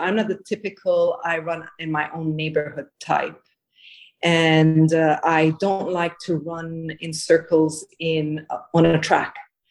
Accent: Dubai, United Arab Emirates; also born or lived in Switzerland / United States; I was born in 1970. Therefore, I grew up in Dubai and then went, studied in Switzerland, the United States, and came back to Dubai.

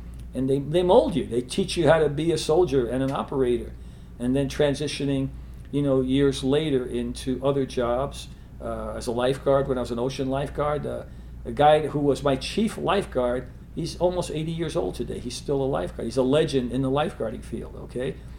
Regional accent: New York City, New York, United States; My parents spoke Spanish as a first language, and my generation was the first to learn English. We grew up in Harlem, which was a poor area.

